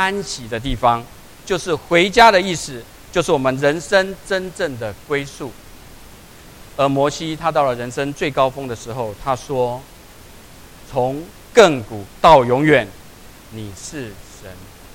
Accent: Taiwan; now in United States; 我自己从台湾来的，我在美国纽约州念研究所，一晃眼就已经25年了。

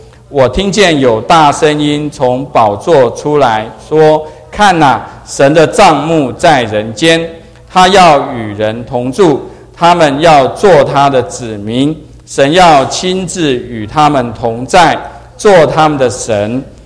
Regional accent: United States; 可是我们美国人呢，是坐飞机去的

